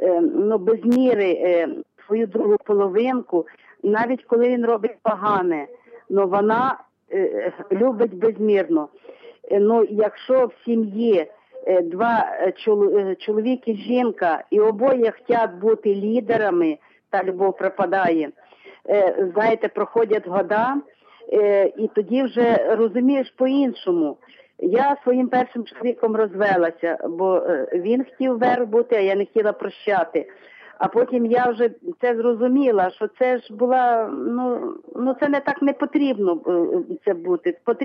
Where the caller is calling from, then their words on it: Vinnytsia, Vinnytsia Oblast, Ukraine; з Вінниці.